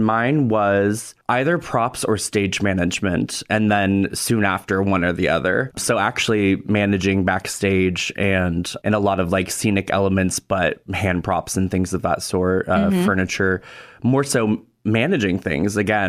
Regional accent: Portland, Oregon, United States; also born or lived in Los Angeles / New York City; I grew up in the Portland, Oregon area. I went to undergrad in Los Angeles, and then I lived and worked in New York City, where I spent most of my career

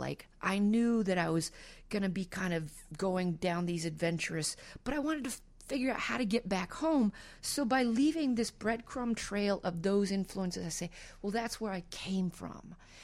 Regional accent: Texas, United States; I come from Texas, and it's got that, you know, rich diversity. We don't call it folk music there. We call it picker poet music.

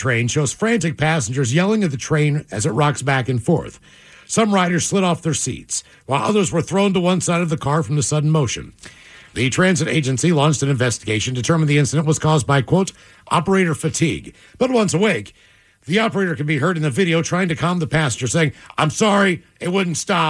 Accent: West Virginia, United States; Feel better about growing up in West Virginia now.

